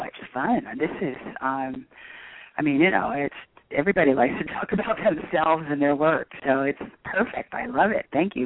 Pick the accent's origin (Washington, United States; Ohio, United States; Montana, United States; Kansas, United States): Ohio, United States; I grew up in Ohio.